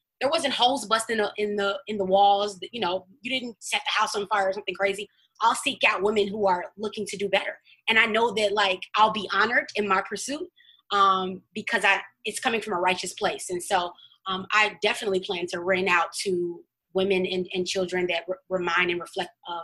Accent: Chicago, Illinois, United States; a fun fact about me and my brothers, we're from Chicago.

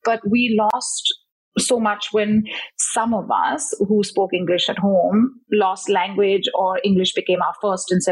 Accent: Mumbai, Maharashtra, India; I grew up in Bombay. That's where I was born. But my parents were born in Calcutta, so there's that influence. But I will always reference the fact that my grandparents and everyone who came before that is from what's now Pakistan.

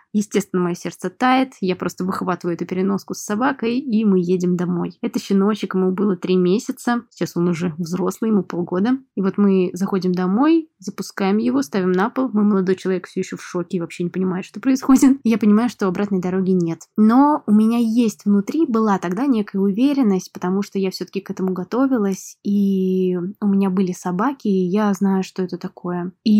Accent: Moscow, Russia; я современная художница из Москвы. Прямо сейчас я нахожусь в Казани у своих родителей.

